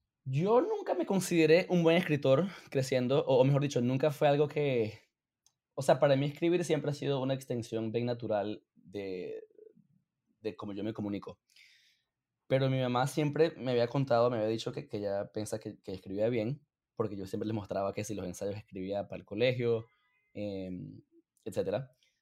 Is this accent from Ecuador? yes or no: no; Venezuela; now in United States; Me acuerdo que el año que nos mudamos a los Estados Unidos de Venezuela, en el 2005